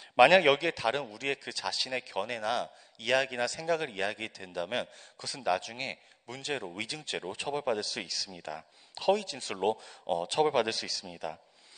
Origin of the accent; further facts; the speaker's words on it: United Kingdom; 저는 어렸을 때 영국에서 자랐습니다. 부모님의 그 유학을 따라서 함께 영국에 건너갔는데요.